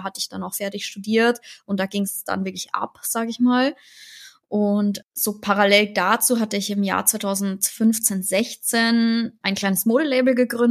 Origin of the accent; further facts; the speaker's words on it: Austria; Wir kommen aus Österreich, weil ich einfach aus Österreich komme.